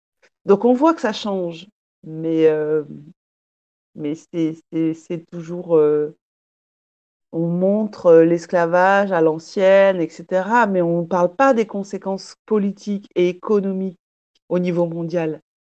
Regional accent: Nouvelle-Aquitaine, France; mon parcours perso d'adopter, en fait, où j'ai grandi au Pays Basque avec des sœurs coréennes, pareil

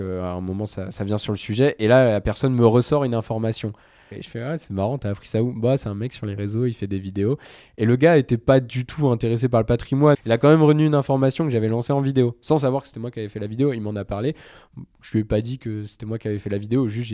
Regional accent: Brest, Brittany, France; Moi, je suis né dans cette région. J'ai grandi à Brest. D'ailleurs, je dis Brest. C'est l'accent de là-bas. C'est Brest. Moi, j'ai vraiment un amour pour la Bretagne. J'ai grandi, en fait, immergé dans la culture bretonne. Dans le Léon

